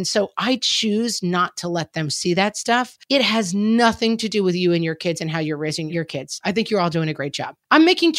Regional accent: Texas, United States; born or raised there

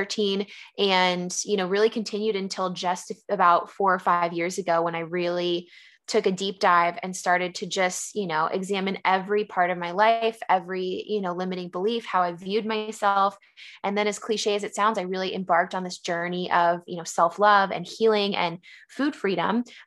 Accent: San Diego, California, United States; also born or lived in San Francisco; now in Philadelphia, United States; I actually was born and raised in San Diego, lived in San Francisco for a little bit, you know, college and beyond, and moved to Philly, you know, about 2-3 months ago.

